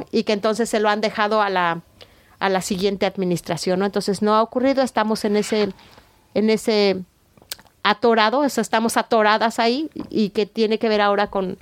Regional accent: Mexico; los mexicanos somos como muy creativos en ese sentido

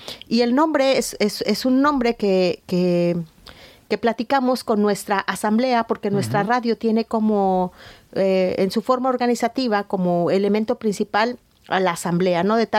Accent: Alpuyeca, Morelos, Mexico; Fíjense que en mi pueblo hay una gran contradicción, porque Alpuyeca significa lugar de agua salada

